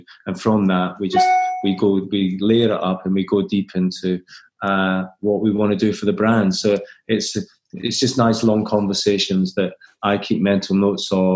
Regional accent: Scotland, United Kingdom; I don't mind being a Scot.

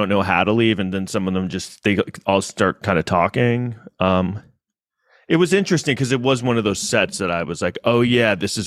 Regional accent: Manhattan, New York, United States; I'm white trash. I live in an apartment in Manhattan. I grew up in Manhattan.

